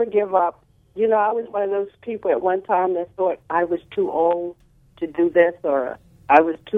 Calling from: Voorhees, New Jersey, United States; I am calling in today from Voorhees, New Jersey.

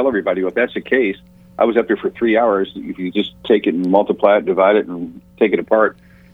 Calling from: Nashville, Tennessee, United States; I'm in the Nashville, Tennessee area.

